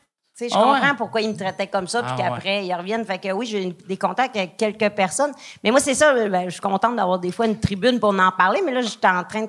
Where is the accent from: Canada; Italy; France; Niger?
Canada; Alma, Quebec; moved away; c'est pour ça que je suis déménagée d'Alma